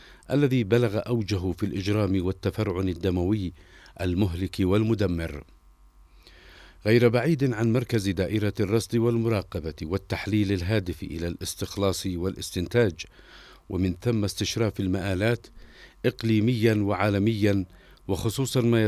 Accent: Yemen; في الوقت الذي نواجه فيه كيمنيين مع أحرار الأمة أشد ضروب العدوان ضراوة وخطرا

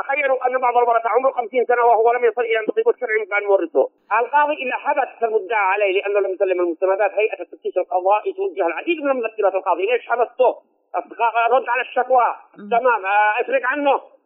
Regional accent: Yemen; وهذا القانون لا يوجد لدينا في اليمن

